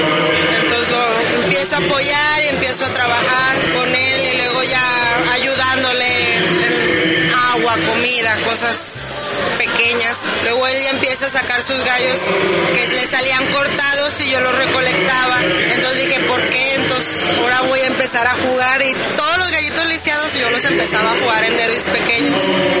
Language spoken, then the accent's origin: Spanish; Monterrey, Nuevo León, Mexico; De Monterrey, Nuevo León.